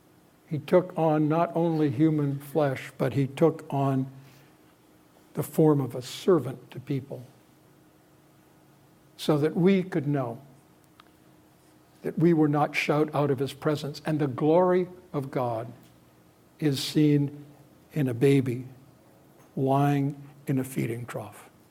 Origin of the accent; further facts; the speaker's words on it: Canada; I'm a Canadian. I'm told it can be forgiven, but it is what I deal with. But we were brought up with this monarchy thing.